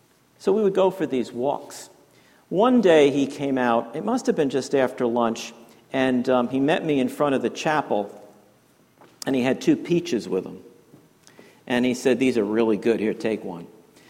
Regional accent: Yonkers, New York, United States; I joked, I grew up in Yonkers, New York, an urban area. I wasn't familiar with agriculture or growing of fruit.

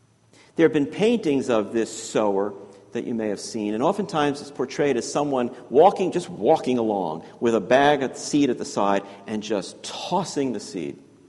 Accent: Yonkers, New York, United States; I grew up in Yonkers, New York. Heard me say that before. Just north of the Bronx.

